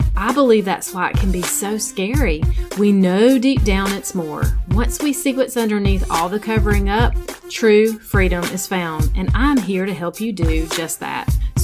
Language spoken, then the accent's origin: English; the South, United States; So my story is born and raised in the South, had a great family growing up.